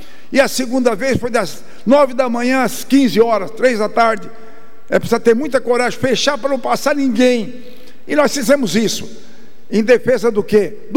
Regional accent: Araranguá, Santa Catarina, Brazil; E nós que somos lá de Araranguá, que toda semana vamos e voltamos, com muita tranquilidade.

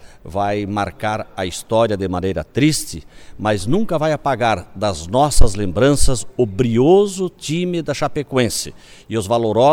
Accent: Santa Catarina, Brazil; eu sou do oeste de Santa Catarina

